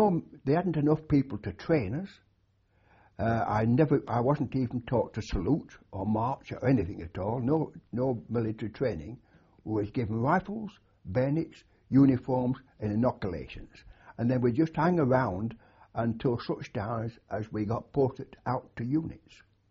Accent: Halifax, Yorkshire and the Humber, United Kingdom; born there; I was born in Halifax, Yorkshire.

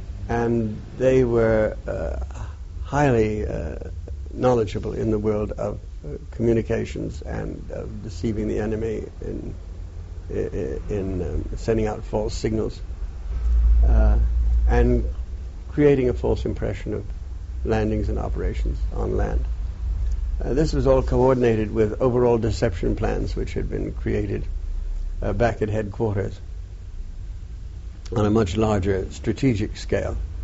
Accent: United States; I'm an American officer, and the British personnel in the Royal Navy or the Royal Marines or the Army needn't pay any attention to any order I might give them.

